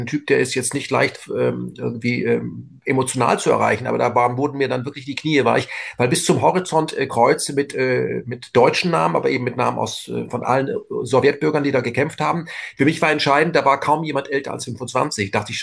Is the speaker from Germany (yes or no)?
yes; Germany; Ich war auch in Weißrussland. Und erkennbar als Deutscher, ihr wart doch, ist mir nie passiert